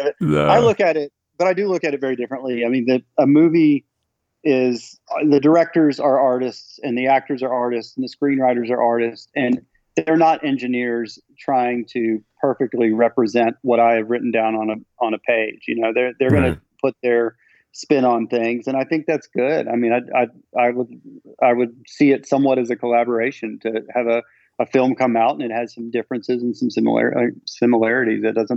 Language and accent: English; Memphis, Tennessee, United States; I would say maelstrom, but I'm from Memphis, Tennessee.